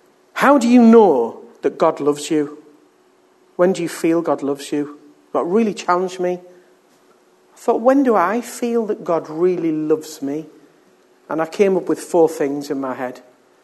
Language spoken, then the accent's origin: English; United Kingdom; We're British. We're not used to touchy-feely things.